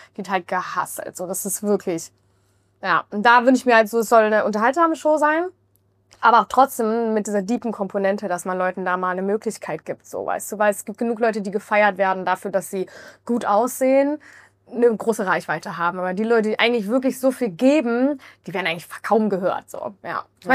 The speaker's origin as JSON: {"language": "German", "country": "Germany", "tie": "born there", "said": "ich bin gebürtige Deutsche"}